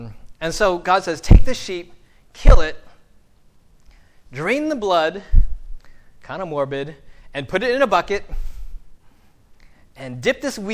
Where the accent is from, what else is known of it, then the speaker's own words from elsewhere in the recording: United States; And yet, I no longer speak Chinese. I take off my shoes at home, but you know, in most ways, I am more American than Chinese.